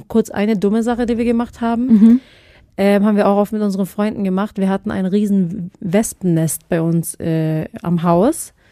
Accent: Philippines; now in Germany; Viele denken immer, wir sind auf den Philippinen geboren, wenn wir sagen, wir sind auf den Philippinen aufgewachsen. Aber wir sind in Deutschland geboren, sind dann ausgewandert auf die Philippinen.

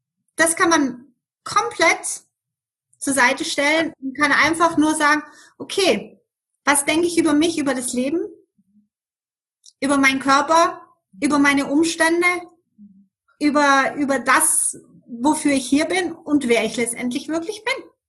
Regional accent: Germany; moved away as an adult; now in Switzerland; Ich lebe in der schönen Schweiz seit 28 Jahren. Wie man das hören kann, bin ich in Deutschland aufgewachsen und bin als Skilehrerin damals hier in die Schweiz gekommen und nie wieder zurückgegangen.

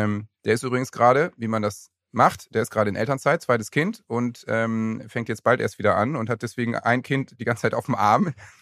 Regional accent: Lower Saxony, Germany; bei uns in Niedersachsen

